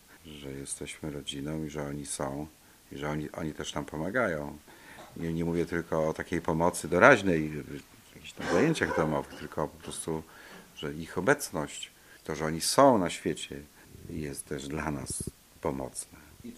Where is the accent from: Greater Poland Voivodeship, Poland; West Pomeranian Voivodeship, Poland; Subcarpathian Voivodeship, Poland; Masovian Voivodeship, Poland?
Greater Poland Voivodeship, Poland; Mosina; Ja z Rzeczpospolitej Mosińskiej, oni z Warszawy.